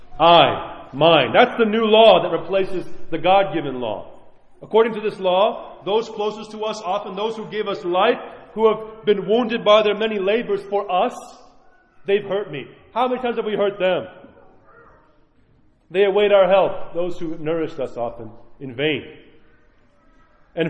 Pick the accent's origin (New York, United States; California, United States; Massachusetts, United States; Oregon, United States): New York, United States; I grew up in New York. We see crowds all the time.